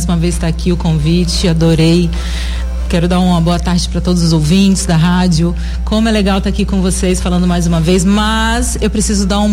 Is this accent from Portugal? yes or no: no; Espírito Santo, Brazil; nós somos capixabas, né? Como já falamos aqui anteriormente, saímos do Espírito Santo